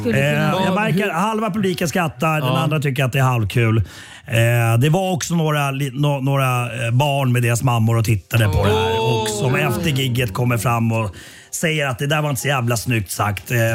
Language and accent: Swedish; Nacka, Stockholm County, Sweden; Fast jag är ju uppvuxen i Nacka. Så jag är en del av Nacka. Nacka är en del av mig.